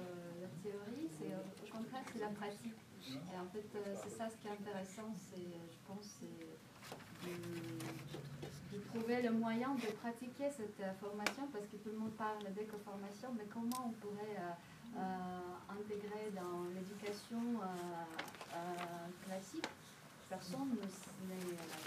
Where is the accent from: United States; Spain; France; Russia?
Russia; comme je suis russe